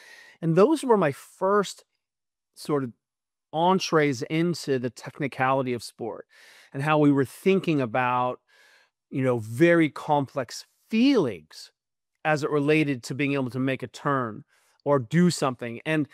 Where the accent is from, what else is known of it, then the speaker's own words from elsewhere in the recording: southern Germany, Germany; So again, I grew up in Southern Germany. Our school got out at noon on Wednesday. We ski.